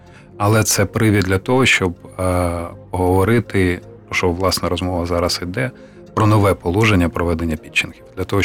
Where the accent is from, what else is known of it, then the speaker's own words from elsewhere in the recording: Kyiv, Ukraine; мене цікавить як Київ, моє рідне місто